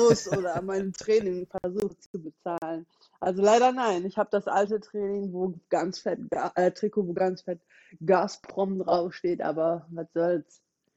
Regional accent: Gelsenkirchen, North Rhine-Westphalia, Germany; now in Las Vegas, United States; ich lebe in Las Vegas. Das heißt, Gelsenkirchen ist zwar meine Heimat, aber mein Zuhause ist zurzeit Las Vegas, weil ich habe alles aufgegeben zu Hause.

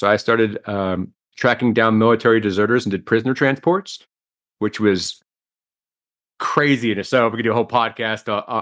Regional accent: Washington, United States; I'm originally from Washington State.

